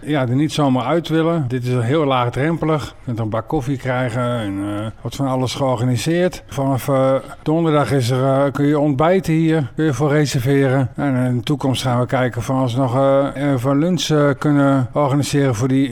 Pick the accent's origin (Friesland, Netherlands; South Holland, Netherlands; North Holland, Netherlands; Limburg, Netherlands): Friesland, Netherlands; Hempenstearns; born there; ik ben geboren in Hempenstearns, net buiten Leeuwarden.